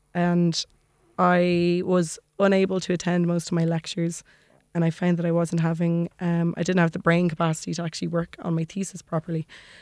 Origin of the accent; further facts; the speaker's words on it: Maynooth, Kildare, Ireland; I grew up in Maynooth. I had my primary education in Maynooth, but then my secondary education was in Dublin.